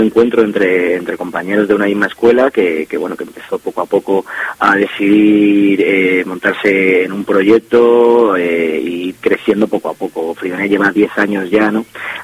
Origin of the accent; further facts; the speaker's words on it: Spain; sí, somos españoles.